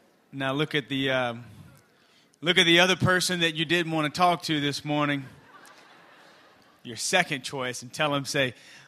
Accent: Louisiana, United States; I'm from the South, man. We wear shorts and stuff in the middle of the winter. It doesn't get that cold in Louisiana

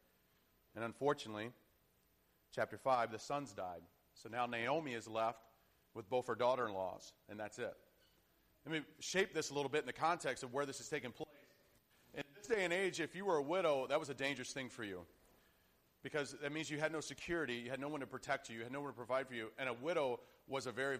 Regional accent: the South, United States; I come from the South, educated in the South, so I'm not really good with English.

